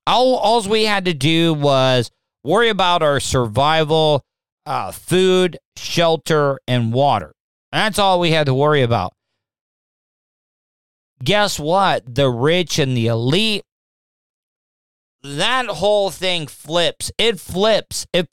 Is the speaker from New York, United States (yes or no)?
yes; New York City, New York, United States; rats in my hometown NYC are bigger than that little fucker.